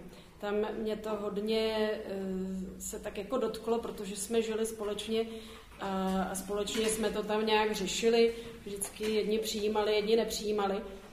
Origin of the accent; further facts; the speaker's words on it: Prague, Czechia; Já jsem vyrostla v Praze a po střední škole jsem začala studovat medicínu.